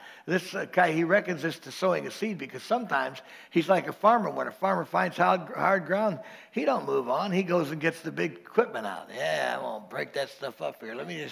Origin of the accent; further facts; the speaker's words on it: Orlando, Florida, United States; all the people that I grew up with in East Orlando, we raised each other like a pack of wolves.